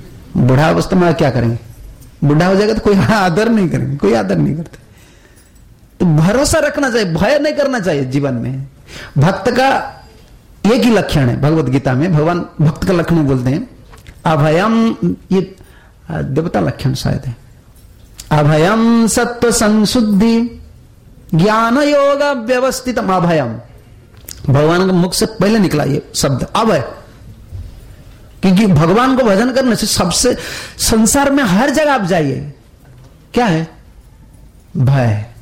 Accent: Odisha, India; मैं उड़िया आदमी हूं

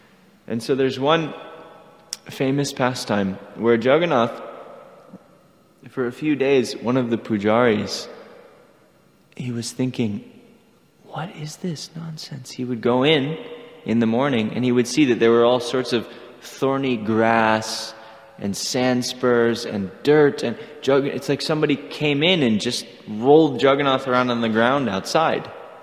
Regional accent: Gainesville, Florida, United States; I'm from Gainesville.

